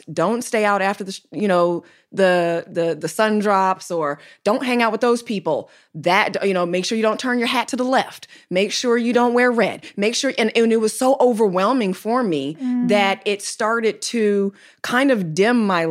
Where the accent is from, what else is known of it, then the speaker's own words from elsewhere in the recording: Chicago, Illinois, United States; also born or lived in DC, Maryland, and Virginia; yes, I was born in Chicago. Then I relocated to what we like to call the DMV, DC, Maryland, and Virginia, until I was 12.